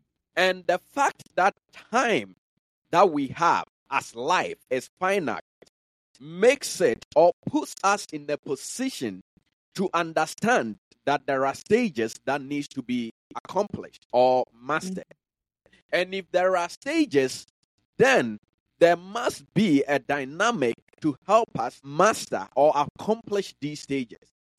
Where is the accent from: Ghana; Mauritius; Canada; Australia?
Ghana; now in United States; when I was growing up in Ghana, if anybody, let's say, below the age of 35 became wealthy, became a millionaire, chances are society looked down upon them and said that they were using some ulterior methods to gain wealth. And so I, by the grace of God, I came to the U.S.